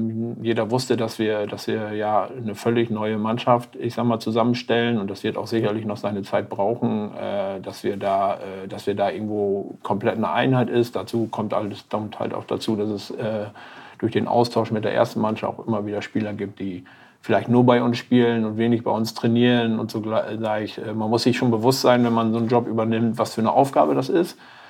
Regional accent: Bunnen, Lower Saxony, Germany; born there; Also ich komme her, bin geboren in Bunnen bei Löningen, ganz kleines Kaff. Lebe mittlerweile seit einigen Jahren im Emsland, in Spanhahnstätte.

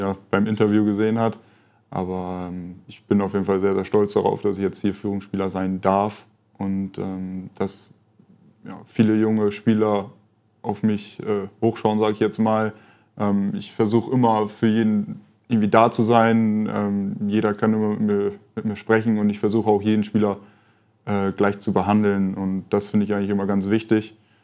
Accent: Leer, Lower Saxony, Germany; Ich komme aus Leer, bin jeden Tag mit dem Auto hergefahren.

